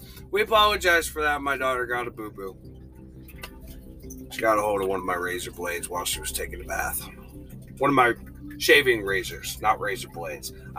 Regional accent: Mattoon, Illinois, United States; I'm from Mattoon.

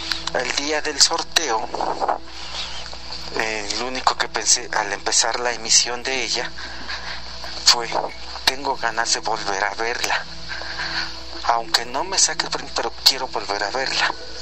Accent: Real del Monte, Hidalgo, Mexico; de Real del Monte.

